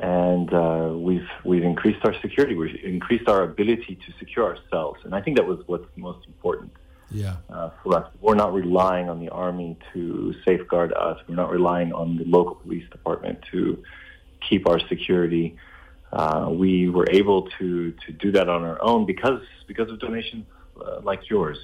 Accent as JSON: {"language": "English", "country": "United States", "lives_now": "Israel", "said": "So me being an American, I wasn't trained as an IDF soldier. I was in the American Army."}